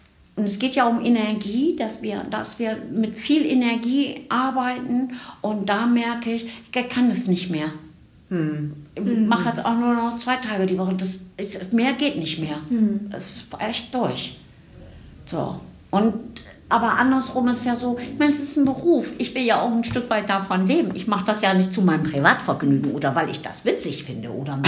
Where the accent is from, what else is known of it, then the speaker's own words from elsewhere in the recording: Bremen, Germany; ich komme von weit her, ich komme aus Bremen. Also quasi. Ich bin eben nicht aus Hannover.